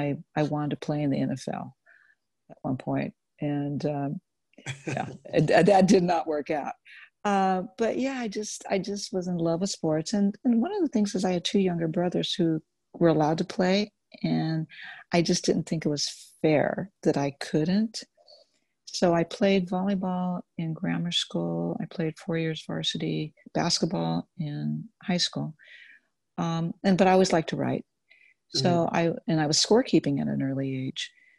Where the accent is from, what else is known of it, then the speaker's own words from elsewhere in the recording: San Diego, California, United States; I grew up very traditional in San Diego. My grandparents were from Portugal. So we were raised very European, very traditional